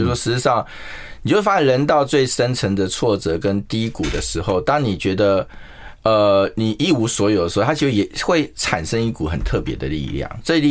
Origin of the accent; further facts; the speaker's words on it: Keelung, Taiwan; also born or lived in Kaohsiung; 那我按我是基隆长大的小孩